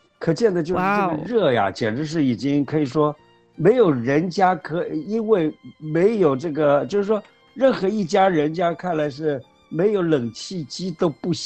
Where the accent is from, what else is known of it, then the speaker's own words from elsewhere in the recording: China; 我就想到我们中国人的这个民间智慧真的很了不起啊